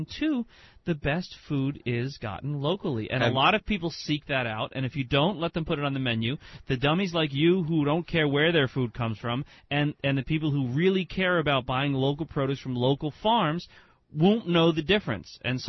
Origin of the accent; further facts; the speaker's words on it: New Jersey, United States; And we're from Jersey, so you better watch out.